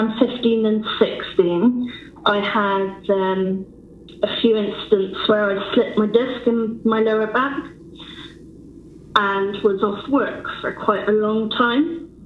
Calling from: England, United Kingdom

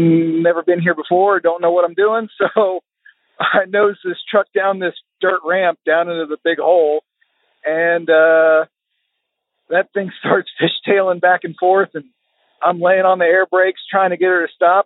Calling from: Austin, Texas, United States; Hey, Tony and Brian … I'm calling from Austin, Texas.

